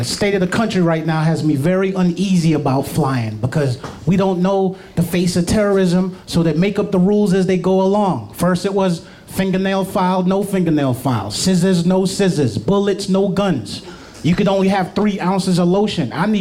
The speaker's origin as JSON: {"language": "English", "region": "New York", "country": "United States", "tie": "born or raised there", "also_born_or_lived": "Southern United States", "said": "I grew up in New York. I lived in the South for years. I know the history of the South"}